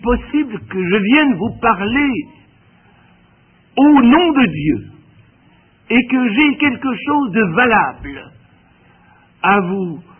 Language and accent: French; Switzerland; Quand on vient de Suisse, nous avons un canton, le canton de Vaud, où l'on parle toujours du quart d'heure vaudois